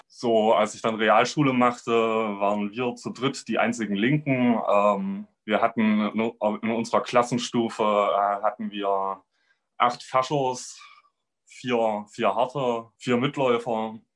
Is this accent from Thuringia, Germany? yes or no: yes; Jena, Thuringia, Germany; born there; Ich bin in Jena geboren. Es ist so eine sehr kleine Großstadt, 105.000 Einwohner oder so.